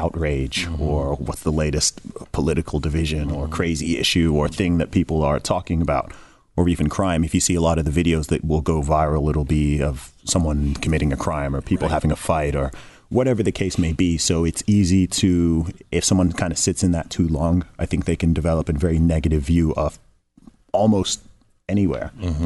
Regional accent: Saudi Arabia; growing up in Saudi Arabia, I've known lots of American people from the beginning. I love most of my teachers were American. It's why my accent doesn't sound British, in fact, because I went to an American school and all my teachers were American.

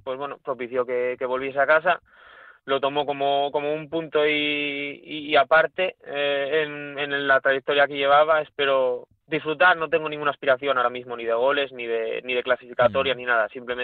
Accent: Asturias, Spain; moved away as an adult; salí de Asturias con 25 añitos, que costó porque, bueno, cuesta salir de aquí de Asturias

